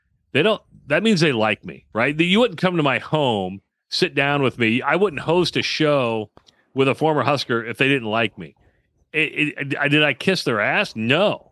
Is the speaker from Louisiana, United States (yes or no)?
no; Iowa, United States; I grew up an Iowa fan. So I'm from Iowa, so I grew up an Iowa fan.